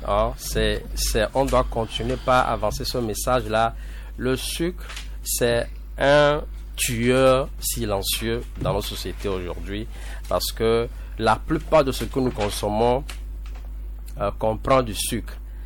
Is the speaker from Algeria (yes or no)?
no; Togo; chez nous, au Togo, en Afrique.